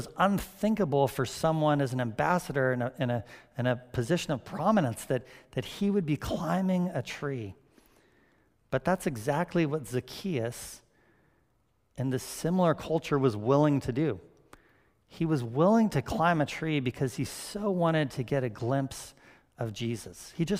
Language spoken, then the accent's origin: English; California, United States; I grew up on the Monterey Peninsula in California, and when I was in elementary school, it was like the best playground backyard you could possibly have for a little kid.